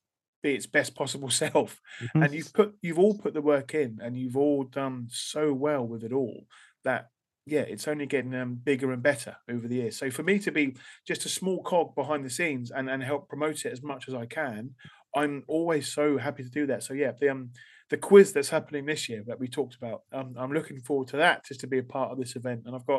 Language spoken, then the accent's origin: English; Portsmouth, South East England, United Kingdom; this is a huge comic book event in my hometown. And I think it was from that moment on that this love relationship that I had for Portsmouth Comic Con blossomed.